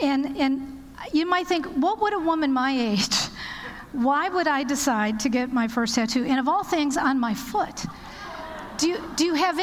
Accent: Walled Lake, Michigan, United States; I am from that little place not far from Detroit called Walled Lake, and so I grew u

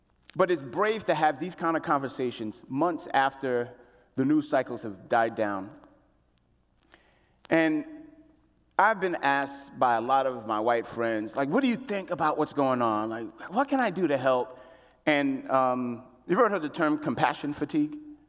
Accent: New York, United States; I grew up in New York City, and I was the son of a Haitian immigrant. My father immigrated here from Haiti

